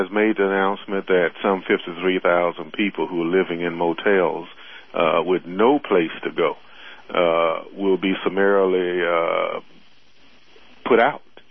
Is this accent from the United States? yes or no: yes; Mississippi, United States; Well, you know, I'm from Mississippi, and I know what sharecropping is all about.